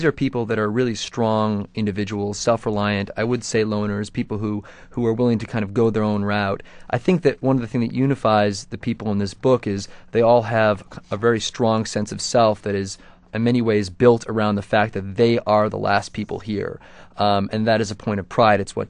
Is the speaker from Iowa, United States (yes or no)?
no; Buffalo, New York, United States; Yeah, well, I grew up in Buffalo, New York, and as kids, yeah, that's right. I'm used to the big snowdrifts.